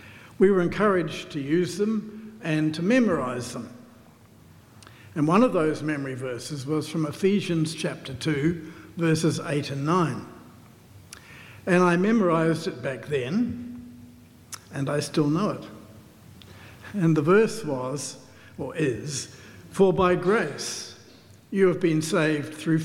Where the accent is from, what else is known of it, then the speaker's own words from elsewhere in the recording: Whanganui, Manawatū-Whanganui, New Zealand; I was brought up in Whanganui